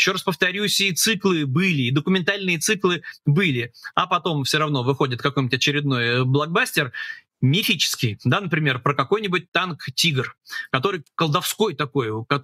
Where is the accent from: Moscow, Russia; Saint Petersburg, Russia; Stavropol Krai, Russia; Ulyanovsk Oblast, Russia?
Saint Petersburg, Russia; там отдельный мем про мой родной город